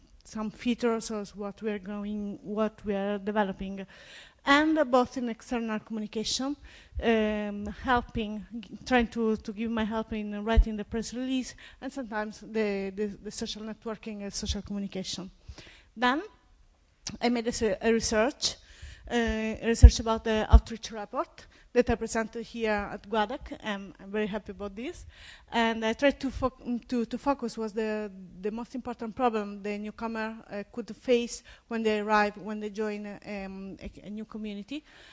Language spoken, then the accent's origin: English; Italy; English is a second language; I come from Italy.